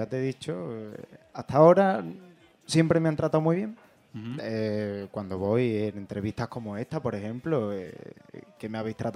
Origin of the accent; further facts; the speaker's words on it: Dos Hermanas, Andalusia, Spain; he estado en el teatro por primera vez aquí en Dos Hermanas, mi pueblo